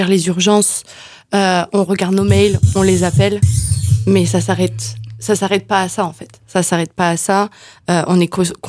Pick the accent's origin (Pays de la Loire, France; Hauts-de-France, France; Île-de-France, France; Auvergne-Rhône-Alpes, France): Hauts-de-France, France; now in Montpellier, France; Je viens du Nord, du coup je suis une ch'ti. Et je suis arrivée à Montpellier pour faire le métier de mes rêves.